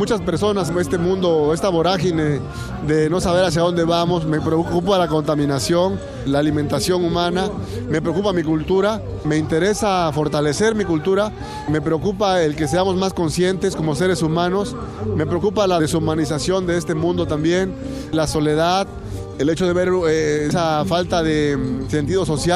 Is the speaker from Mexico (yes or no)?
yes; Oaxaca, Mexico; Siempre la parte de la creación artística es parte de nuestra cosmovisión como oaxaqueños.